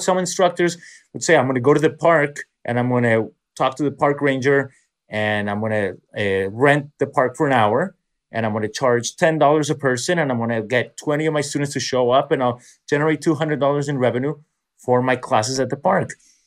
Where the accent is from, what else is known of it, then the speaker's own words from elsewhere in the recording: New York, United States; I'm in my hometown in New York teaching an outdoor class